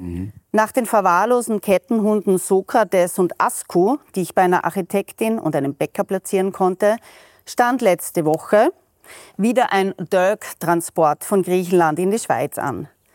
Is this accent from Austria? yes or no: yes; Austria; Jetzt, als Österreicherin muss ich noch schnell fragen